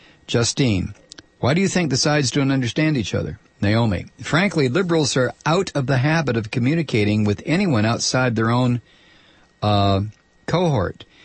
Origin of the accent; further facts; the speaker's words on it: San Francisco, California, United States; Demographically, I'm a hippie from San Francisco, and I'm not culturally inclined to be sympathetic to states' rights.